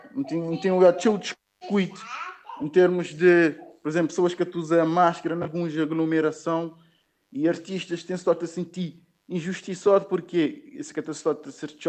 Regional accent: São Nicolau, Cape Verde; now in São Vicente, Cape Verde; é um mocinho de San Nicolau, nascido e criado na San Nicolau, entre Tarrafal e Estancha. Minha família é de Tarrafal, mas eu vivi durante um tempo na escola, na Estancha. Depois eu mudei para São Vicente

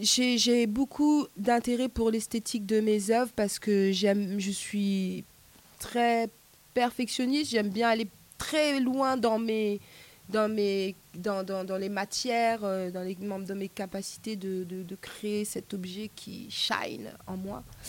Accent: Paris, Île-de-France, France; now in Marseille, France; je suis artiste humaniste, je viens de Paris et j'habite à Marseille.

